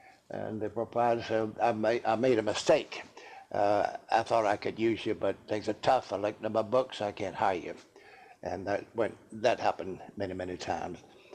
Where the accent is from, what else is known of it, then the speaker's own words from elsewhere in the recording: North Carolina, United States; also born or lived in Virginia; now in Chapel Hill, United States; And I was born in Tapas City, North Carolina, in 1912, December 1912. My dad was a railroader, and we moved around quite a bit.